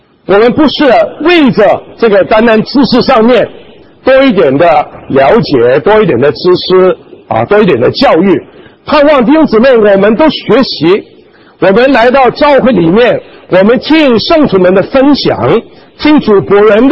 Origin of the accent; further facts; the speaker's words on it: Guangdong, China; 我们广东人呢一天呢啊7顿啊七餐啊